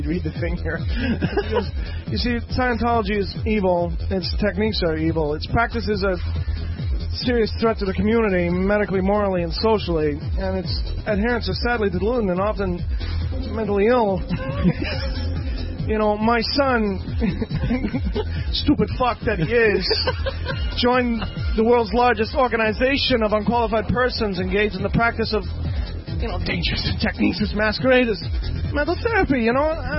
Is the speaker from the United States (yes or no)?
no; Australia; We're from Australia! That's where we'll start, too.